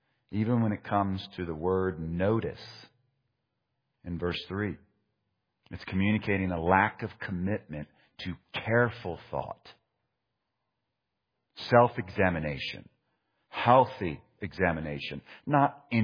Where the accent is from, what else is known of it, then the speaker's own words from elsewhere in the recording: Midwest, United States; Growing up in the Midwest, you become familiar with moles. I think out here in mountain country, sometimes they say voles and a lot of different other descriptions.